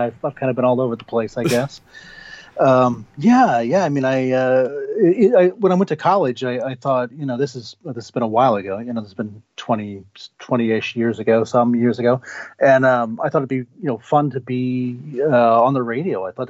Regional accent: Lima, Peru; when I came back to my hometown in Lima.

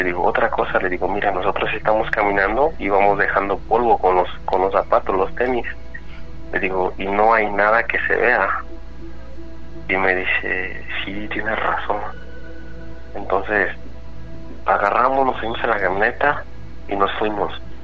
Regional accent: Izúcar de Matamoros, Puebla, Mexico; now in New York, United States; Bueno, yo soy de Izúcar de Matamoros, Puebla.

